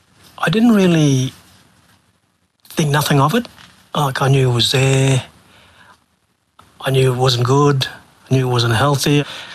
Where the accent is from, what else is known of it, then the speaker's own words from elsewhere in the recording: Thursday Island, Queensland, Australia; We had a heap of extended family growing up in Thursday Island as a young infant.